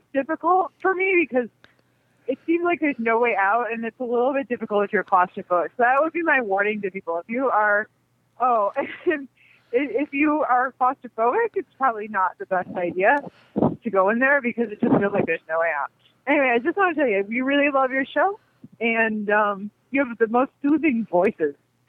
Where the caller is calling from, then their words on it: Los Angeles, California, United States; I'm from Los Angeles.